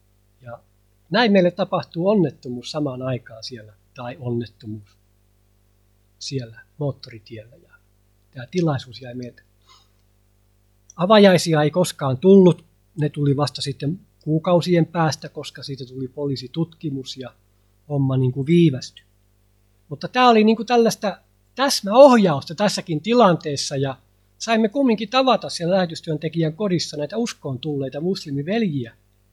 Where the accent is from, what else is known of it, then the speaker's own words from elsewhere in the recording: Helsinki, Uusimaa, Finland; mä olen itse syntyisin Helsingistä. Me tullaan Suomesta.